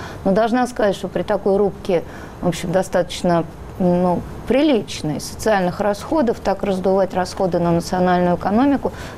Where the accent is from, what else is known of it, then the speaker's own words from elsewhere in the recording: Moscow, Russia; главный налог в Москве сейчас НДФЛ – это мы, москвичи, с нашими зарплатами